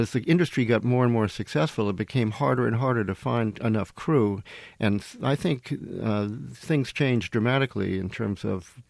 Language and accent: English; Nantucket, Massachusetts, United States; which means a lot to me because I'm originally from Nantucket.